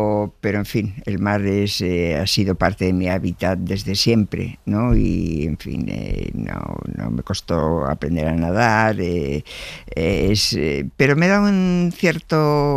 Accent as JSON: {"language": "Spanish", "town": "Barcelona", "region": "Catalonia", "country": "Spain", "said": "yo soy de Barcelona, o sea que no he tenido que descubrir el mar nunca, ¿no? Aunque soy de una generación donde había mucha gente que pasaban muchos años antes de que viera el mar en España"}